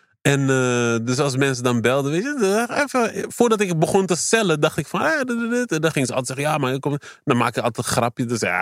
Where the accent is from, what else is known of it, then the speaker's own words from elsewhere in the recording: Amsterdam, North Holland, Netherlands; Ik kwam uit Damsko Noord, weet je, Vogelbuurt. Er was niet veel geld